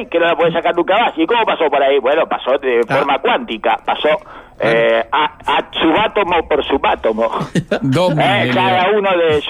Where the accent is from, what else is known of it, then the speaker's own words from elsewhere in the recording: Uruguay; Así que, un poco nosotros también somos uruguayos